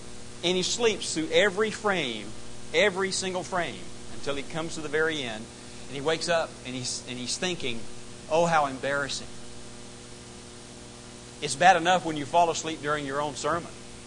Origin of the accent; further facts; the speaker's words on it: Mobile, Alabama, United States; Growing up in Mobile, Alabama, the kids right behind us, and us, and my brothers and I were friends with them